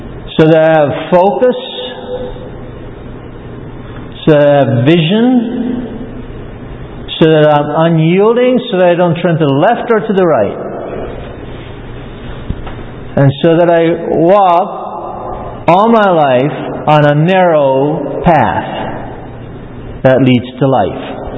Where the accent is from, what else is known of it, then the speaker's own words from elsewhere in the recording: United States; I'm an American, and I have the right to free speech